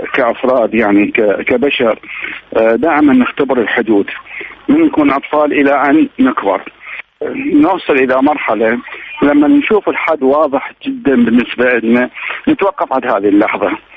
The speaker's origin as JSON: {"language": "Arabic", "country": "Iraq"}